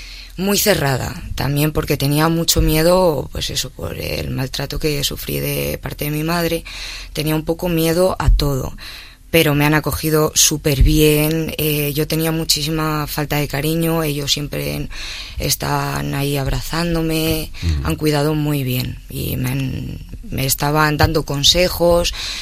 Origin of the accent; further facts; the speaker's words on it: La Rioja, Spain; soy la primera riojana que ha ido a la Fashion Week.